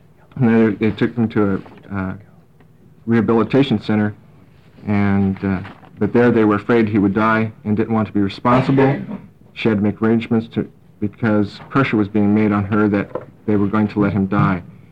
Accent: Corvallis, Oregon, United States; I'm from Corvallis, Oregon.

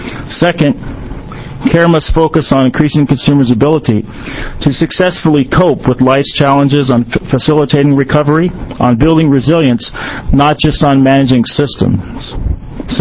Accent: Denver, Colorado, United States; When I was growing up in Denver, Colorado, my track coach would get us in the back of his truck and take us to Ruby Hill

